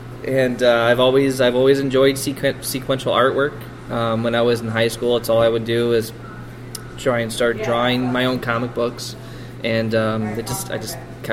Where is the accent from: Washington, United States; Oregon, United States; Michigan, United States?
Michigan, United States; Kalamazoo; I'm from Kalamazoo.